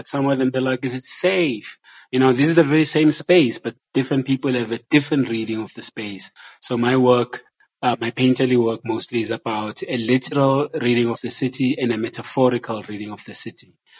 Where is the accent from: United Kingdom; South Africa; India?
South Africa; Johannesburg, Gauteng; Because I grew up in Joburg.